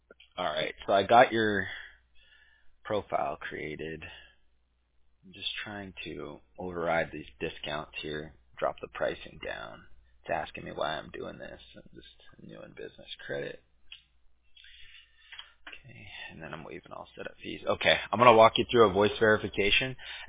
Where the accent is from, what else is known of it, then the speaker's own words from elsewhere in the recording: California, United States; I grew up in Southern California, so grew up kind of really close to Disneyland.